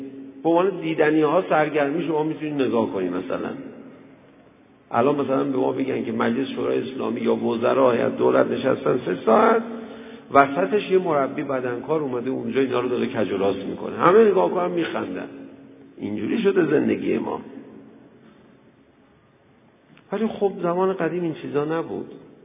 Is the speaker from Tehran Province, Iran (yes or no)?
yes; Tehran, Tehran Province, Iran; من یادم بچگی تو همین تهران یکی از مسائلی که جزو مسائل روزمره بود مثل نماز روزی 5 مرتبه بهش میپرداختیم مسئله سوخت بود.